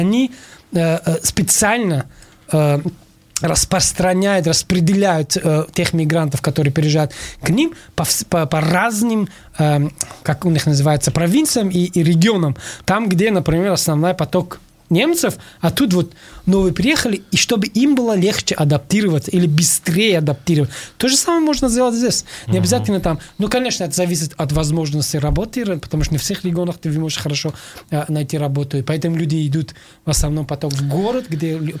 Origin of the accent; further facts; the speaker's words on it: Tajikistan; now in Russia; Я сам из Таджикистана, я могу это чисто не то, что теоретически говорить вам, а практически.